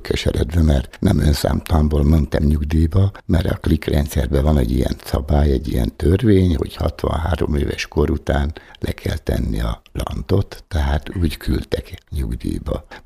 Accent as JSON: {"language": "Hungarian", "town": "Kiskőrös", "region": "Bács-Kiskun", "country": "Hungary", "tie": "born there", "said": "Kiskörösön születtem, mint Petőfi Sándor. A családunkban én vagyok a hatodik gyerek, tehát a legkisebb."}